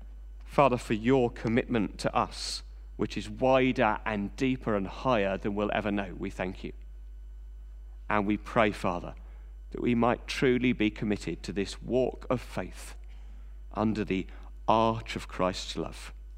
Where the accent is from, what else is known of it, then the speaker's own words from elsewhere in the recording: Reading, South East England, United Kingdom; When I was growing up in Reading, there was a little shop, a little craft shop I used to visit.